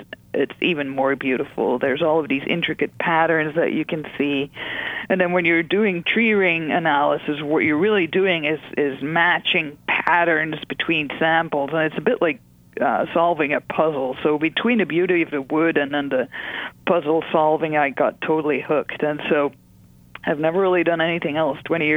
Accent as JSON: {"language": "English", "country": "Belgium", "second_language": "English", "said": "I got into this when I was doing a master's back in Belgium. I'm from Belgium originally."}